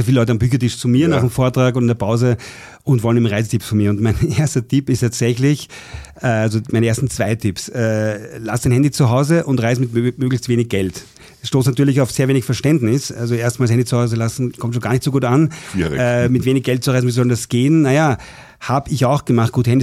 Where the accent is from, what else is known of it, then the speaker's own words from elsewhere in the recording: Vienna, Austria; now in Southern Burgenland, Austria; Ich komme aus Wien, wohne aber schon seit 17 Jahren im Südburgenland